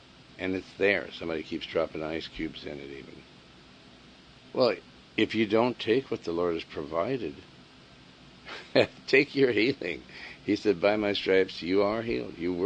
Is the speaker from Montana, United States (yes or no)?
yes; Billings, Montana, United States; also born or lived in Helena / Lewistown; Billings, Montana is one of my hometown. I've lived there in Helena and Lewistown, and Windham, Montana, where it's near Great Falls.